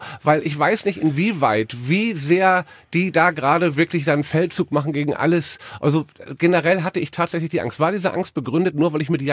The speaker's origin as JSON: {"language": "German", "region": "Berlin", "country": "Germany", "said": "Für mich als Berliner ist das, ich wohne ja auch ein bisschen am Stadtrand, ganz normal."}